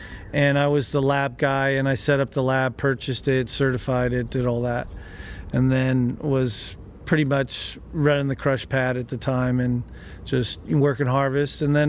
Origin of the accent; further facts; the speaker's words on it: California, United States; As much as I liked it, my experience there, I'm from the Bay Area, so I need to get back.